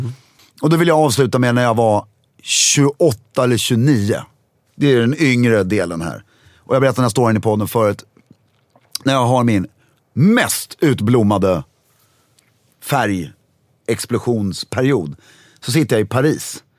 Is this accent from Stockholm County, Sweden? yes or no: yes; Stockholm, Stockholm County, Sweden; Hade jag gått med den klädseln i Stockholm så hade... Så det är där vi kommer ifrån lite också.